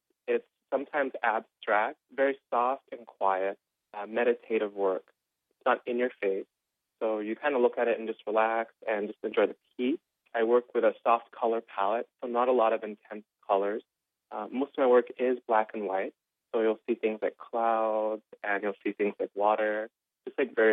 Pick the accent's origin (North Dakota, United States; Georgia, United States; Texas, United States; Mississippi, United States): North Dakota, United States; Arvilla; I grew up in a town called Arvilla, North Dakota. It's a little bit west of Grand Forks, a small town.